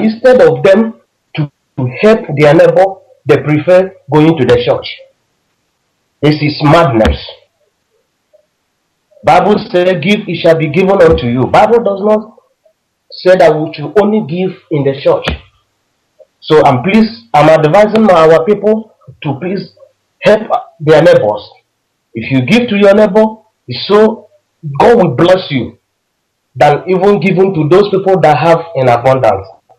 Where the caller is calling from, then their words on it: Denmark; English is a second language; I'm calling from Denmark.